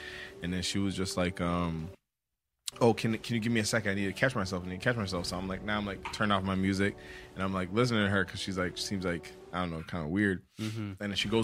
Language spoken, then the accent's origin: English; Jamaica; Sorry, I'm Jamaican.